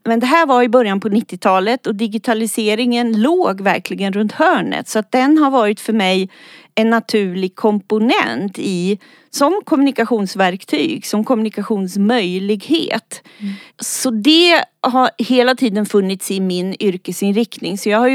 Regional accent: Sweden; also born or lived in Austria; Jag är född i Österrike, är norsk medborgare, uppvuxen i Sverige och bodde hos min pappa.

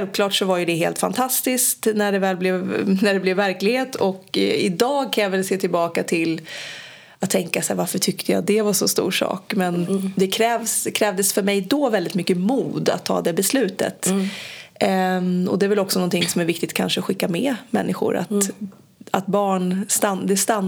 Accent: Norrköping, Östergötland, Sweden; Jag är ju från Norrköping.

